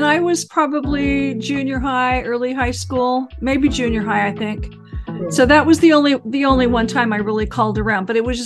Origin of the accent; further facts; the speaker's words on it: California, United States; I grew up in Southern California.